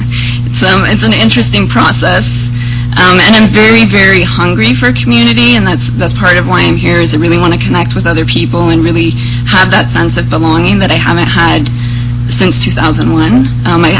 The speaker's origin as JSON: {"language": "English", "region": "northern Mexico", "country": "Mexico", "tie": "born or raised there", "said": "I was raised in the Mormon colonies, a little tiny Mormon community in northern Mexico, started with polygamy and as part of a missionary effort."}